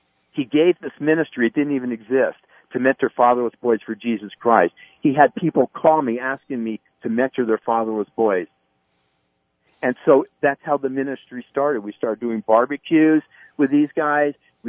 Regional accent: California, United States; And I grew up in California. I'm from California.

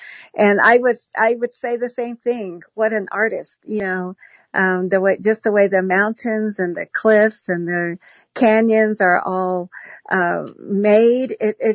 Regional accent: Navajo Nation, United States; I grew up on the Navajo Nation and never really just enjoyed the beauty of all of it.

